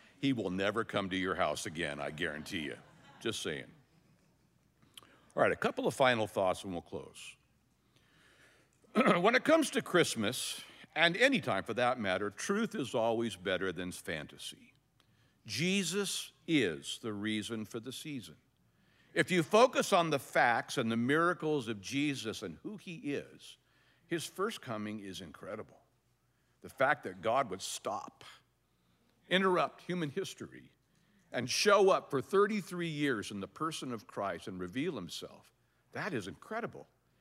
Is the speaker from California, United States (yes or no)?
yes; El Cajon, California, United States; I remember as a kid, I grew up in El Cajon